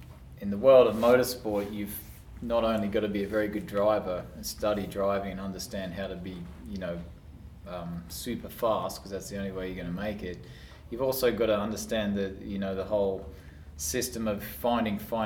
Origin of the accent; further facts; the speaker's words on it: Toowoomba, Queensland, Australia; that was the way I was brought up in Toowoomba.